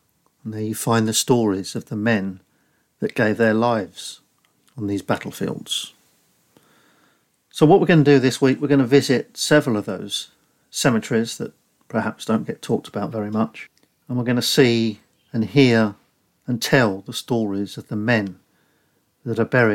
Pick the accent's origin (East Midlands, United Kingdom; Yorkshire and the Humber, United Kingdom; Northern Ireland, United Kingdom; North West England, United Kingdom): East Midlands, United Kingdom; Northampton; because of their connection with my hometown, Northampton.